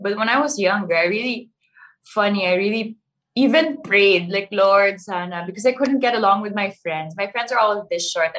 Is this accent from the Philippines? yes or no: yes; Baguio, Cordillera Administrative Region, Philippines; I grew up in Baguio, but then my family didn't really, you know, speak Tagalog at home. So recently lang ako, you know, I got better in Tagalog.